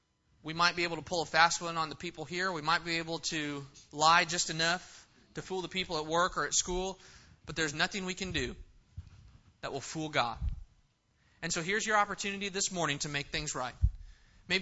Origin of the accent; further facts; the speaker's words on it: California, United States; I'm a Californian, avocados, you know, I can eat those things raw.